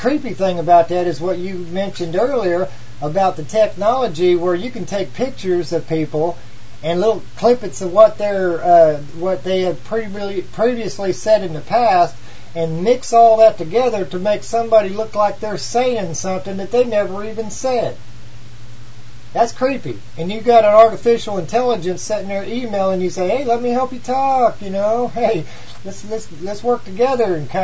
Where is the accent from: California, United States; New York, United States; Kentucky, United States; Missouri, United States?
Missouri, United States; accent: redneck; I got maybe a redneck accent, according to some people. I'm from Missouri or whatever.